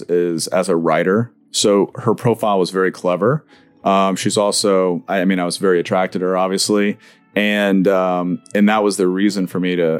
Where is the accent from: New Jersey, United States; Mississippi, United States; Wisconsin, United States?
Mississippi, United States; Tupelo; I'm from Tupelo, Mississippi. I am 39 years old